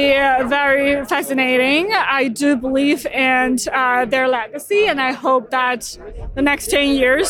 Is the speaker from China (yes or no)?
yes; China; now in United States; I'm from China and now studying at University of Northwestern Kellogg.